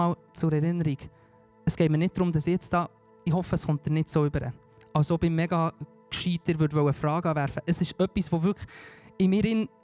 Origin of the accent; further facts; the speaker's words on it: Spiez, Bern, Switzerland; Ich bin in Spiez aufgewachsen, wunderschön